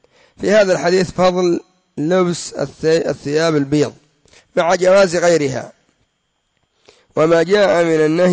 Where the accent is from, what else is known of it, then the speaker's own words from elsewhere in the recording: Yemen; هذا يباع عندنا في اليمن في أي حارة